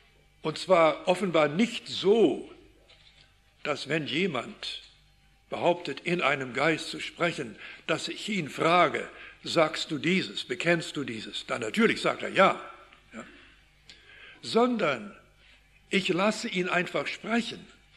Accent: Canada; moved away; in unserer Gegend, in Kanada, wo ich aufgewachsen bin.

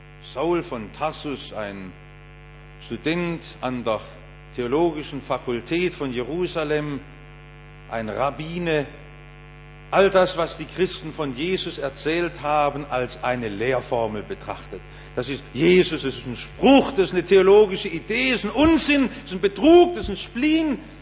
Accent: Germany; Nun bin ich nicht Jude wie Paulus, ich bin Deutscher, und wir Deutschen müssen einfach so ein großes Wort, das Paulus sagt, zerhacken.

